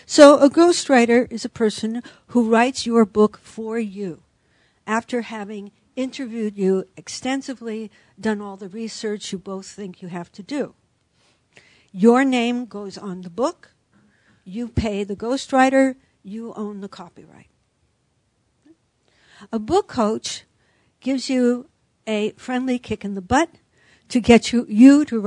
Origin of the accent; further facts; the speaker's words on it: San Francisco, California, United States; born there; I was born here in San Francisco.